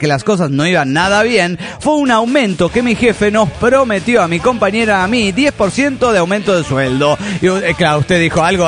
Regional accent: Panama; de Panamá.

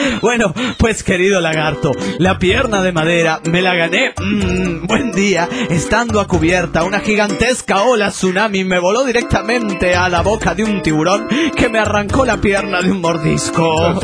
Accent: Rosario, Santa Fe, Argentina; de Rosario, Argentina, para participar del chistorete

